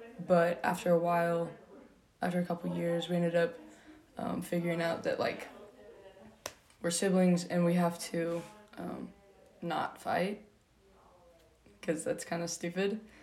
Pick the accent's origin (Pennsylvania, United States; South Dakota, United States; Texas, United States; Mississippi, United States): Texas, United States; Keller; also born or lived in Albuquerque; but I really grew up in Keller, Texas, and that was probably the best decision my parents made